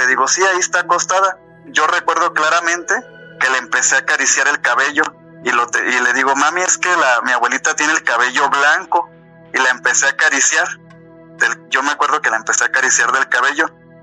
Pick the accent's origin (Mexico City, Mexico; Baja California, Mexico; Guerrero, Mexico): Guerrero, Mexico; now in Morelia, Mexico; Yo soy del estado de Guerrero, pero ahorita los escucho de Morelia, Michoacán, aquí trabajo.